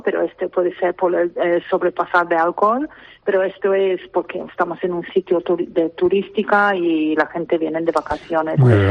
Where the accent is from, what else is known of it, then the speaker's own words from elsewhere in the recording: United Kingdom; Spanish is a second language; Es un poco dividido para mí porque soy británica claramente